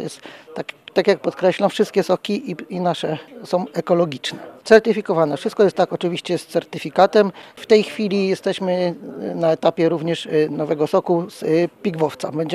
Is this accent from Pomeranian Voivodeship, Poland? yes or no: no; Aleksandrów, Lublin Voivodeship, Poland; Pochodzę z województwa tutaj lubelskiego, powiat biłgorajski, dokładnie z gminy Aleksandrów.